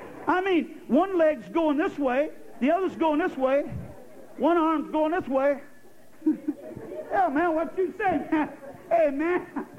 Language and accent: English; Oklahoma, United States; Hey, I like that Southern talk. I love it. I'm a Southerner myself from Oklahoma.